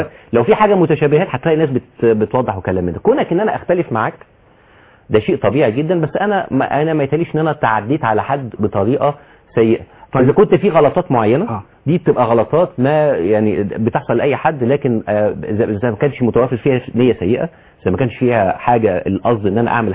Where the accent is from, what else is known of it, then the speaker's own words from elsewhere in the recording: Egypt; احنا عندنا في مصر